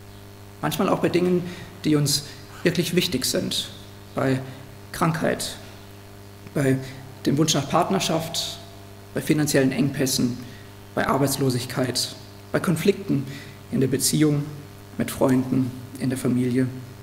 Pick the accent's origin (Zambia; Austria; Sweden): Zambia; now in Germany; wenn ich dann so Leuten erzählt habe, wo ich aufgewachsen bin, dann kam die Frage: Ja, wie ist das denn im Vergleich? Was ist so ein großer Unterschied zwischen Sambia und Deutschland?